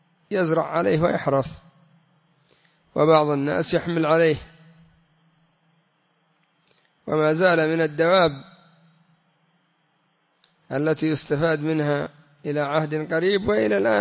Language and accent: Arabic; Yemen; وعندنا في اليمن سموا الحمار الطويل الكبير مصري